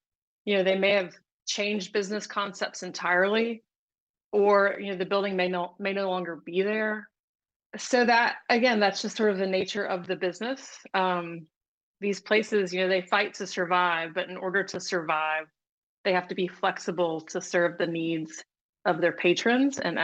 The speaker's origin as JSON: {"language": "English", "region": "Mississippi", "country": "United States", "tie": "born or raised there", "said": "For me, growing up in Mississippi, one of the first experiences I ever had with Indian food was at the local BP station"}